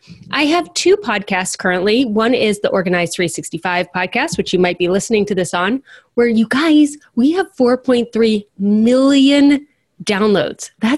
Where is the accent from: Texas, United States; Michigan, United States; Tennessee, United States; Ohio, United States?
Ohio, United States; Cincinnati; I'm from Cincinnati, Ohio, and Cincinnati is the chili capital of the world.